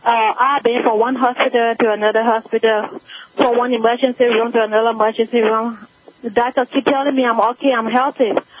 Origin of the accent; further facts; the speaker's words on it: Philadelphia, Pennsylvania, United States; now in Kentucky, United States; You know, actually, I'm from Philadelphia, and I came to Kentucky like a month, like 3 weeks ago, I came to Kentucky.